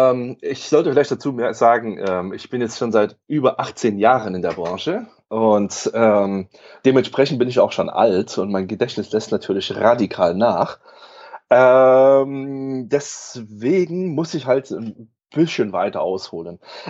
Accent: Germany; wir sind Deutsche, wir würden gerne zum Roten Platz

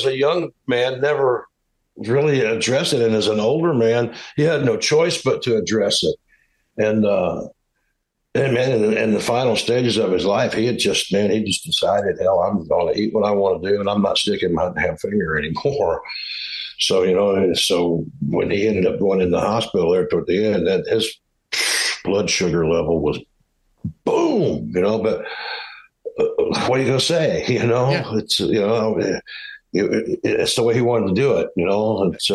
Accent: Midwest, United States; but Pop, we're from the Midwest, you know

